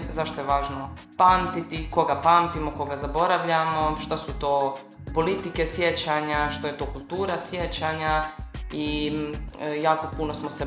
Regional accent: Dubrovnik, Dubrovnik-Neretva County, Croatia; Ja sam inače iz Dubrovnika

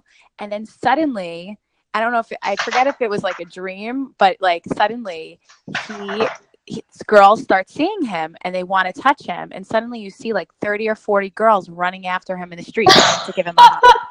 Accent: New York, United States; And it was such a bizarre feeling because my whole life I grew up in New York.

